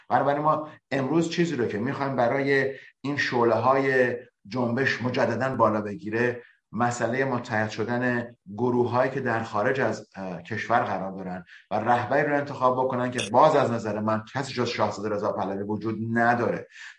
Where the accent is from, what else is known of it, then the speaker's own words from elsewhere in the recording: Iran; خواست من حداقل به عنوان یک ایرانی